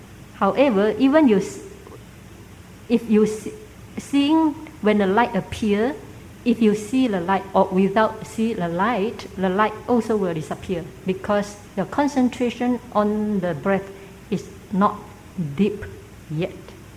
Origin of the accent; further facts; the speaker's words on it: Myanmar; But we come from Burma, very tradition Buddhist country, and we practice a lot of concentration